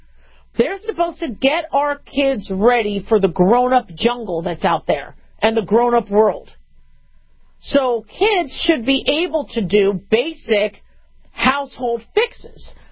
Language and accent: English; Arizona, United States; When I grew up in Maricopa County, we had to do desert survival courses.